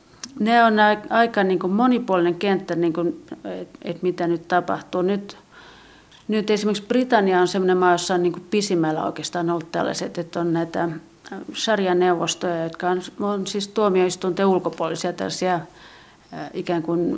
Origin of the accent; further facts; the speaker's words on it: Helsinki, Uusimaa, Finland; kun mä oon itse helsinkiläinen, niin mun lapsuuden maisemaani väritti huomattavasti nämä tatarikauppiat